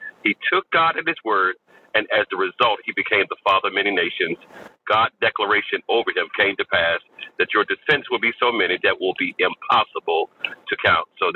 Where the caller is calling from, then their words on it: Petersburg, Virginia, United States; I'm tapping in from Petersburg, Virginia this morning.